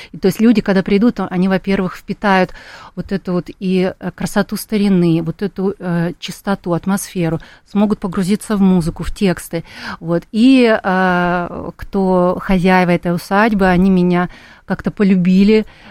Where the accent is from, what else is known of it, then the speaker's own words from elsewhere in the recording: Novosibirsk, Novosibirsk Oblast, Russia; Да, я родом из Новосибирска.